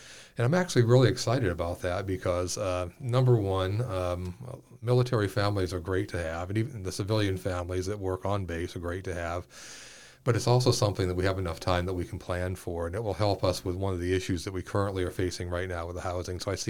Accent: Nevada, United States; now in Abilene, United States; I had an opportunity to come here about 6 years ago, and I'm coming from Southern Nevada. Abilene area is diametrically opposed to Southern Nevada in terms of its lifestyle.

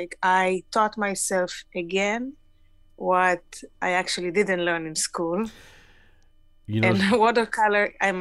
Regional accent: Israel; accent: Israeli; English is a second language; Even my accent, I couldn't get rid of my Israeli accent.

